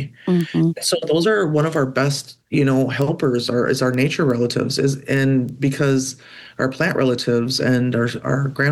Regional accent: St. Paul, Minnesota, United States; I've always been an urban Indian. Like, I was born and raised in St. Paul.

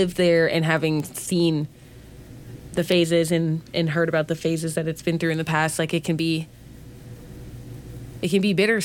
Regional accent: Minneapolis, Minnesota, United States; My hometown is, first and foremost, the north side, the lows of the north side of Minneapolis, predominantly Black American neighborhood for a long time.

